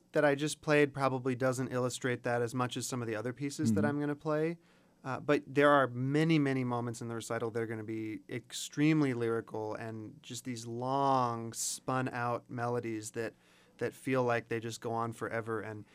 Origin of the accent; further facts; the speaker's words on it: Florida, United States; also born or lived in Boston, United States; Being, you know, growing up in Florida, living in Boston, you know, things are a lot more flat out in that part of the country.